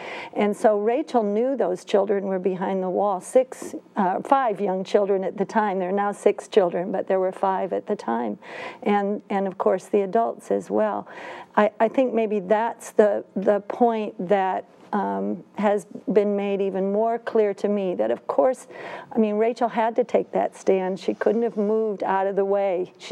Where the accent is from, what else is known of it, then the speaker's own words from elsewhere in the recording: Iowa, United States; we're concluding in Iowa, which is Craig's and my home. We grew up here in Iowa.